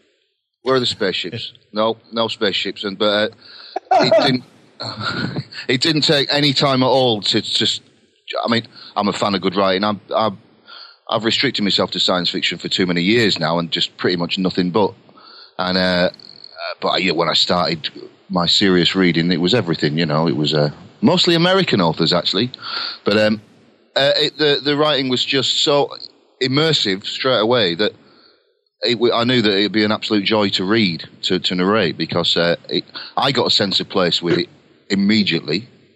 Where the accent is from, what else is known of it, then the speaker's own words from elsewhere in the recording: Lancaster, North West England, United Kingdom; I'm a Lancashire lad. Lancaster.